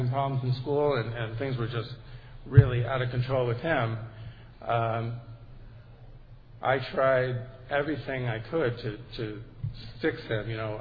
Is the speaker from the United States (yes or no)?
yes; New Jersey, United States; I'm from Bergen County, New Jersey.